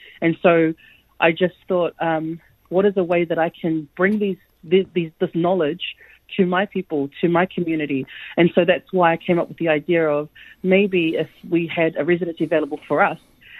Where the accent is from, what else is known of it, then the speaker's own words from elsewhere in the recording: New Zealand; especially being part of the diaspora, which I'm part of, as a Samoan person that grew up and was born and raised in New Zealand.